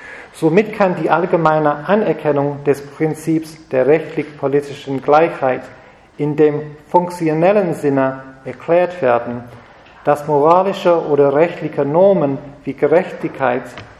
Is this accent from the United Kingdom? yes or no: yes; United Kingdom; German is a second language; So, ich komme aus Großbritannien, ich kenne dieses Finanzhandel sehr, sehr, sehr gut.